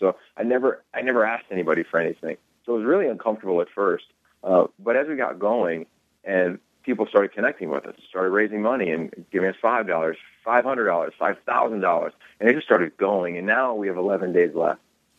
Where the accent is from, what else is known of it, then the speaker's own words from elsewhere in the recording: Pennsylvania, United States; about being at Pitt and growing up in Pennsylvania and taking a run at Los Angeles and being a young coach at SC.